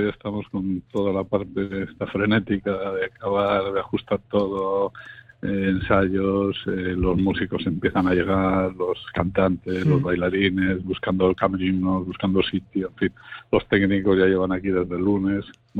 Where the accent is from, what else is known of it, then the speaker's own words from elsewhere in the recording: Bilbao, Basque Country, Spain; ya sabéis cómo somos los vascos, porque yo soy de Bilbao también.